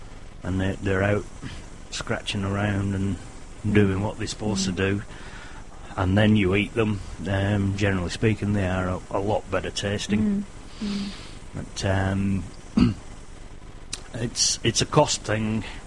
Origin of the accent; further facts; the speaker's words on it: England, United Kingdom; I'm English, so I can't avoid that.